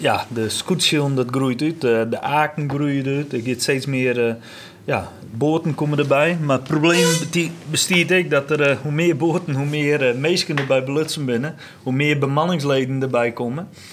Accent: Grou, Friesland, Netherlands; Ik kom zelf uit Grauw.

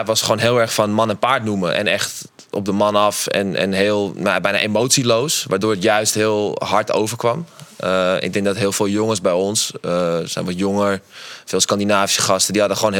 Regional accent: Amsterdam, North Holland, Netherlands; Ik kom uit Amsterdam, maar hij komt uit Rotterdam.

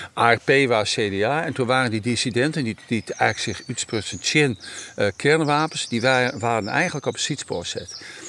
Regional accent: Sneek, Friesland, Netherlands; Ik kom echt uit de Griffemeerde Laag. Dat wie in Snits toen nog heel sterk.

